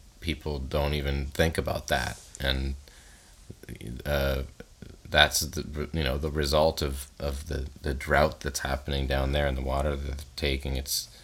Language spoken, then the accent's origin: English; Sarnia, Ontario, Canada; I'm from Sarnia.